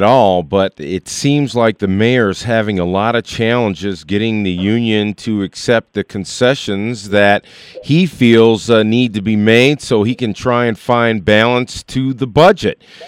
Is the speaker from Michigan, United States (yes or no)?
yes; Mount Clemens, Michigan, United States; Senator Johnson, I'm from Mount Clemens, so I've grown up watching Detroit and what goes on down there